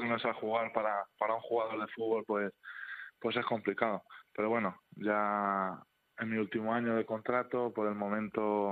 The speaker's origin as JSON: {"language": "Spanish", "town": "Getafe", "region": "Community of Madrid", "country": "Spain", "said": "yo soy de Getafe, además, y vivo en Getafe."}